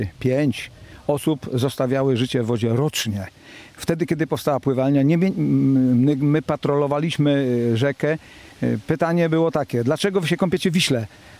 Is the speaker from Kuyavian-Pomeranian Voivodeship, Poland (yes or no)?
yes; Solec Kujawski, Kuyavian-Pomeranian Voivodeship, Poland; Urodziłem się w Solcu Kujawskim nad rzeką Wisłą i cały czas mieszkam